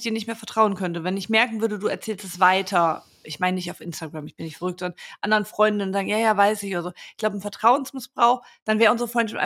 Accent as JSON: {"language": "German", "town": "Düsseldorf", "region": "North Rhine-Westphalia", "country": "Germany", "tie": "born or raised there", "said": "Ich sehe mich weiter in Düsseldorf. Ich bin in Düsseldorfer geboren. Also ich liebe diese Stadt und das ist auch meine Heimat."}